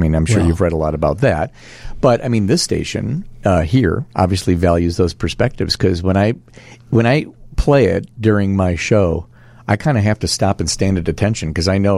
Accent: Schiller Park, Illinois, United States; born there; I was born in 1967 in Schiller Park.

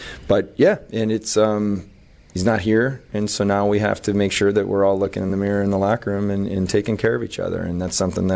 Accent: Buffalo, New York, United States; But I love the town, okay? I love Buffalo. I'm from Buffalo. I know what this place can be and what it means, this organization and franchise mean to the city.

